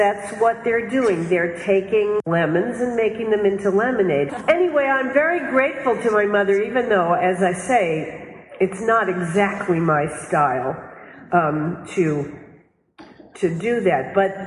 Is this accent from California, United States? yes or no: yes; California, United States; also born or lived in New York; I grew up, I was born here in New York. My parents moved us all to California. My parents were screenwriters.